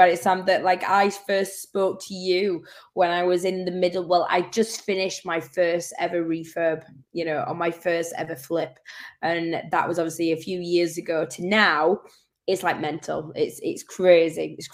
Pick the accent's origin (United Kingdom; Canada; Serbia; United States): United Kingdom; Yorkshire and the Humber; growing up in Yorkshire and being here.